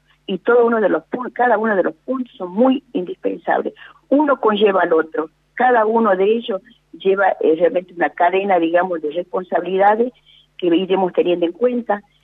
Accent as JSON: {"language": "Spanish", "region": "Jujuy", "country": "Argentina", "said": "Los que somos jujeños conocemos muy bien a ellos, ¿no?"}